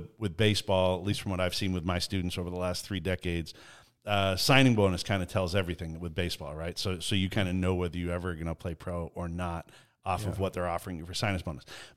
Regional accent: Eastern Canada, Canada; I grew up in Eastern Canada

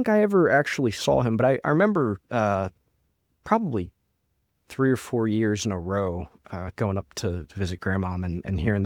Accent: West Virginia, United States; when I was younger, I grew up in West Virginia, and both of my parents' families are from the Towson, Baltimore area.

